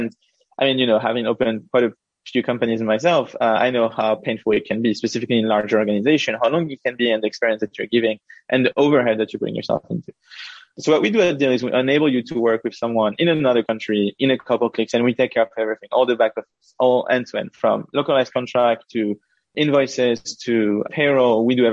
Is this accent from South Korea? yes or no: no; France; You know, I'm from France originally